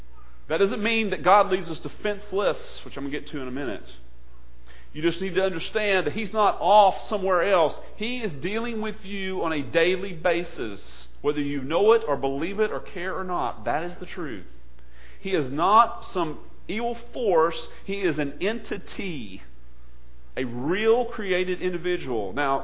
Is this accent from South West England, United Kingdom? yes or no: no; Scotland, United Kingdom; I'm Scottish. No one hates me.